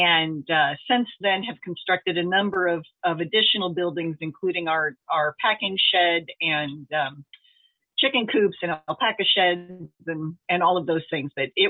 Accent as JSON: {"language": "English", "town": "Ankeny", "region": "Iowa", "country": "United States", "tie": "born or raised there", "said": "I was raised in Ankeny."}